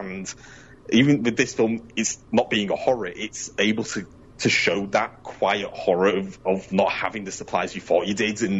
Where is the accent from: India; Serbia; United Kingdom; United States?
United Kingdom; even for me as a Brit, it does feel a bit jarring